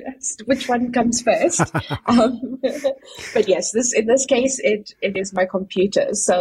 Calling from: Cape Agulhas, Western Cape, South Africa; I'm dialing in from South Africa, from actually a really little town called Cape Agulhas, which is the southernmost tip of Africa.

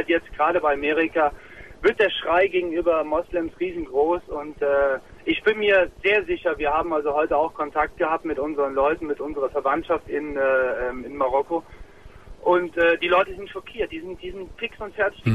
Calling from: Germany; Ich rufe aus Deutschland an, ja. Ich rufe aus Deutschland an und der Grund ist mitunter auch, ich bin Moslem, ich bin Deutscher und bin Moslem.

